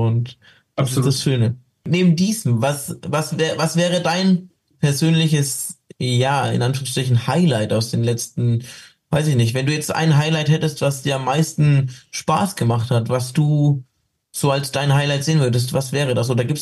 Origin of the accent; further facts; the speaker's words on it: Bavaria, Germany; ich bin ja froh, dass ich als Bayer dann doch so hoch in deiner Gunst stehe.